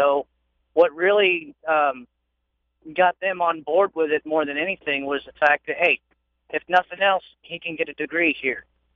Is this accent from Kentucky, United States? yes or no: yes; Kentucky, United States; You know, growing up in Kentucky, it's kind of odd.